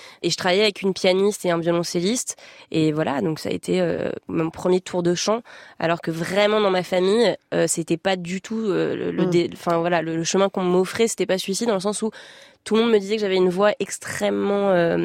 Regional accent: Rognes, Provence-Alpes-Côte d'Azur, France; c'est dans mon village de Rognes, j'aime à dire que je suis une rognasse, je viens du sud-est de la France

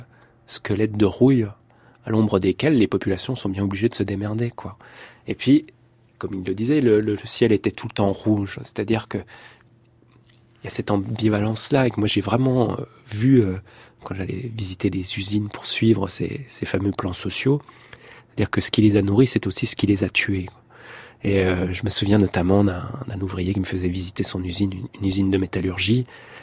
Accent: Grand Est, France; born there; Moi, je suis né dans les Vosges, j'habite en Meurthe-et-Moselle.

